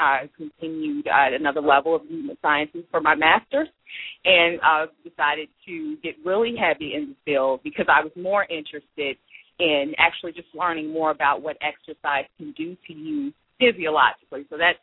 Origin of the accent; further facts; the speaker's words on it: Chicago, Illinois, United States; I grew up in the Englewood community in Chicago, and we hear about the Englewood community in Chicago all over the nation, and that's where I grew up.